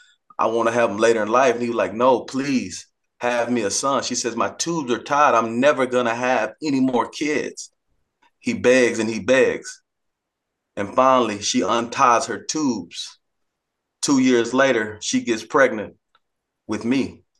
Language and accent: English; Odessa, Texas, United States; I'm from West Texas, Odessa, Texas.